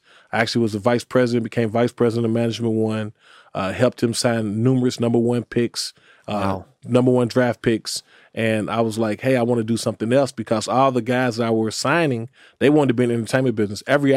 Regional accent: Louisville, Kentucky, United States; but I didn't know I'm from Louisville, Kentucky.

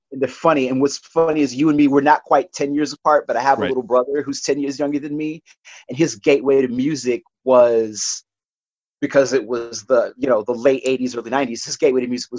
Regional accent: United States; at that point, was growing up in the South suburbs in a 50-50 integrated grade school, black and white.

